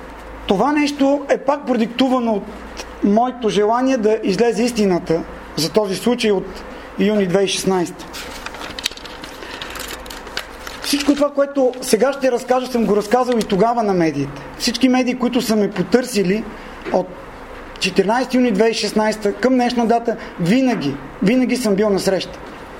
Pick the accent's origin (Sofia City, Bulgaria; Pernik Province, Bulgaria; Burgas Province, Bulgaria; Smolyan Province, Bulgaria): Pernik Province, Bulgaria; Pernik; От Перник съм, зъболекар съм.